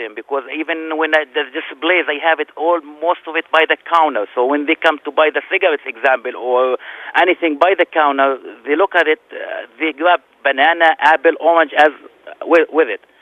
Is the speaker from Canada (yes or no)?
no; Jerusalem, Palestine; now in Minneapolis, United States; I am from Palestine.